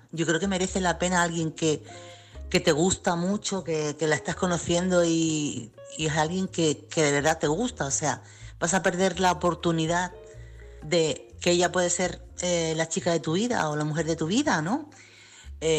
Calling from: Chiclana de la Frontera, Andalusia, Spain; corresponsal de Chiclana.

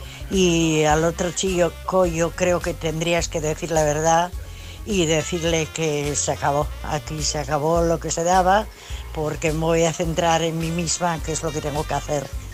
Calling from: Asturias, Spain; de Asturias.

